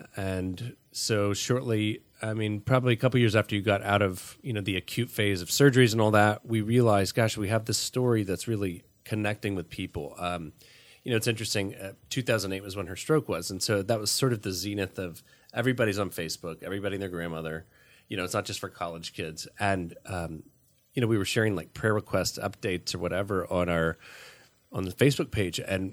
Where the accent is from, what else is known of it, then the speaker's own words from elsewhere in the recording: the South, United States; moved away as an adult; now in California, United States; That was part of why we moved from the South, where we're both from, to California about 15 years ago.